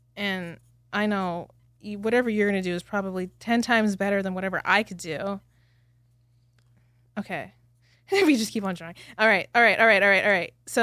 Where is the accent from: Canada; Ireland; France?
Canada; I'm a Canadian.